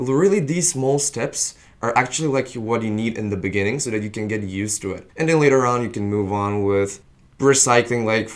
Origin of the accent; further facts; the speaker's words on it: Bulgaria; English is a second language; I come from Bulgaria and there, it's really nice weather. It's really warm.